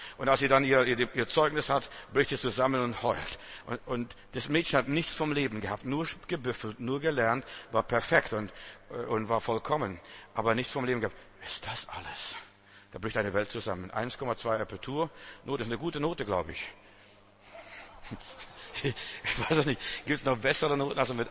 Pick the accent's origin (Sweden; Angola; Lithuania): Lithuania; Klaipėda, Klaipėda County; wie bei uns zu Hause in Litauen, in Memeln, wie zu Hause. Also da war Schlangen, also bei uns zu Hause Kreuzottergebiet, wie bei uns zu Hause dort im Moor, so sieht's aus.